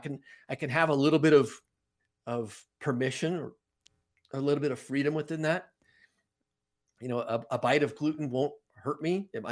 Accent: Colorado, United States; I would say that began in about 2008 when I moved back to Colorado, which is my home state.

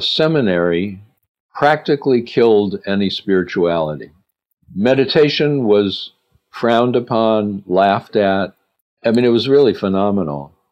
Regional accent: Cleveland, Ohio, United States; I grew up in Cleveland, Ohio, which explains a lot of things.

